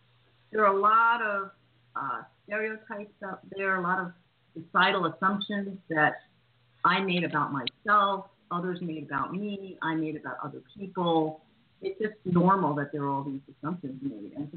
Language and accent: English; United States; I grew up in the States.